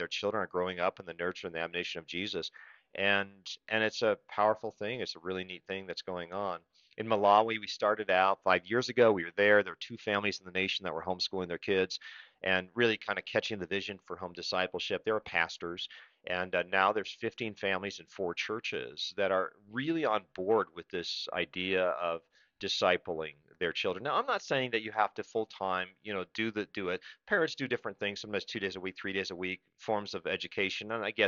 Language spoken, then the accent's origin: English; Japan; I was raised in the mission field. Because I was a missionary kid, you know. And so I'm very cross-cultural. I grew up in Japan, and I have a lot of Japanese friends.